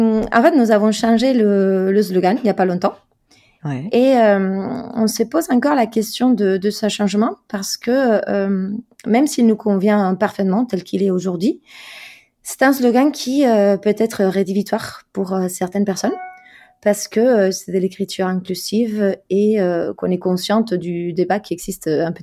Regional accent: Spain; French is a second language; Je suis espagnole, donc effectivement, ouais, si t'entends au-delà de l'accent, des mots bizarres, tu sauras pourquoi.

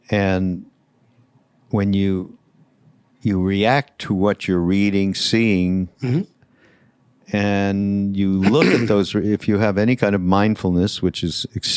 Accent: Canada; I'm from Canada

